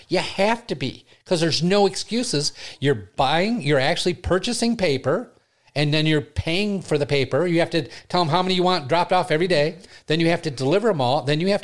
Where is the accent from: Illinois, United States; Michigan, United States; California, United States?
Michigan, United States; Flint; also born or lived in Burton; I grew up in Flint.